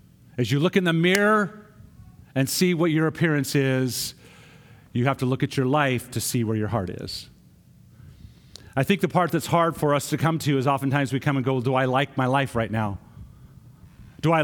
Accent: Missoula, Montana, United States; I remember growing up in Montana. Anybody been to Montana? Montana, growing up in Missoula, went to Glacier Camp, or Glacier Park.

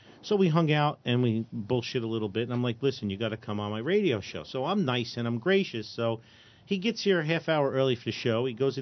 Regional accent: Newark, New Jersey, United States; Where I grew up in Newark, New Jersey, and I'm the same way.

